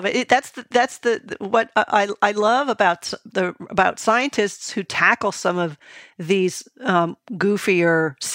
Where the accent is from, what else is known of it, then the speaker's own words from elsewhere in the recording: New England, United States; when I was growing up in New England, bonk was a term we used.